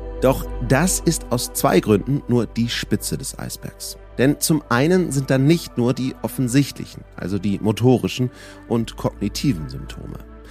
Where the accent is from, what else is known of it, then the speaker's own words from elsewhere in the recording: Hamburg, Germany; Ich sitze gerade in einem Hotelzimmer in München. Das ist für mich als Hamburger eigentlich schon eine besondere Situation.